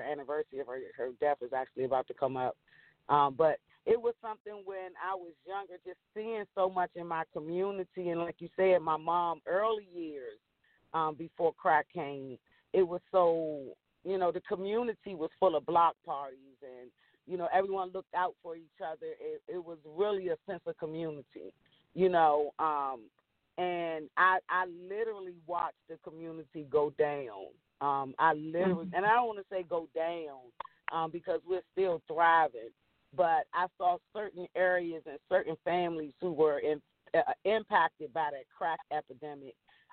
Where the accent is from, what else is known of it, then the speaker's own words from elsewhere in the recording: Washington, District of Columbia, United States; I grew up in Southeast D.C. on Hillside Road, a one-way street at the top of Benner Road